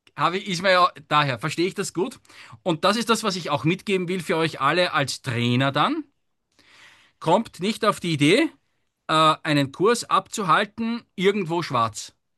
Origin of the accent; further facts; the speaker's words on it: Lower Austria, Austria; eine Nacht mit den Kursteilnehmern in den Tiroler Bergen als Niederösterreicher schwarz gekämpft